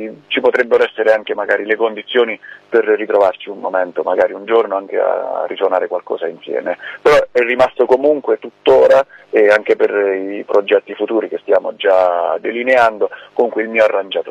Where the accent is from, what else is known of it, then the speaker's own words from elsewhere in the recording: Rome, Lazio, Italy; io sono originario di Roma, sono nato a Roma e quindi ci torno spesso con la mia famiglia